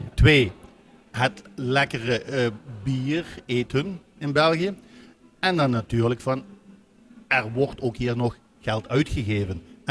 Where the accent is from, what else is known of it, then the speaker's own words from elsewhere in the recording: Netherlands; Ik kom uit Nederland